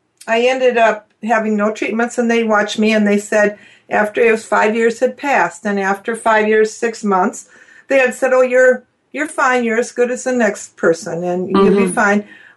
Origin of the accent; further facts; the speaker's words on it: Wisconsin, United States; now in McGregor, United States; I'm originally from Wisconsin.